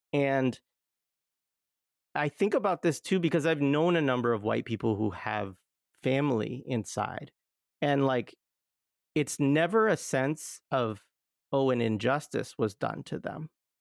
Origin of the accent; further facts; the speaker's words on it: Oregon, United States; And I think about that a lot because I grew up in Southern Oregon, right? And like, the, you know, like the opioid epidemic, meth, like all that shit, like hit that area hard.